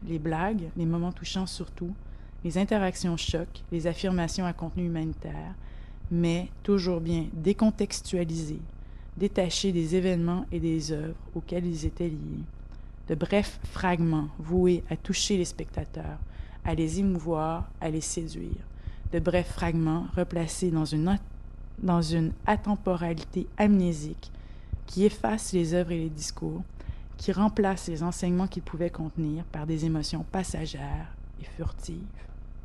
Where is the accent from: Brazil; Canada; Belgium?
Canada; Montreal, Quebec; now in Vancouver, Canada; Souvent, ils me demandent si je suis française ou québécoise. Et souvent, sans réfléchir, je leur réponds « je viens de Montréal »